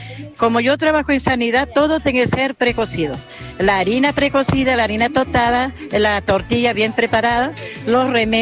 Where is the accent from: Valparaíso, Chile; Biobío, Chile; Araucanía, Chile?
Biobío, Chile; Alto Biobío; Muy buenos días, señor, que yo soy de Alto Bio Bio